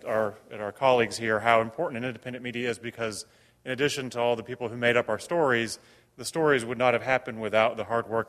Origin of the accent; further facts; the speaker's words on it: North Carolina, United States; the kind of corruption of the democratic process in North Carolina, my home state, which I feel very passionate about.